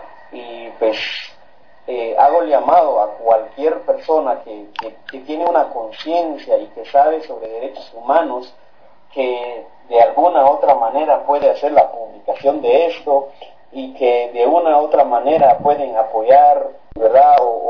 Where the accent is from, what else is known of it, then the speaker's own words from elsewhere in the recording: Santa Eulalia, Huehuetenango, Guatemala; en mi pueblo no hay ni un doctor para 42 mil personas, solo en Santa Eulalia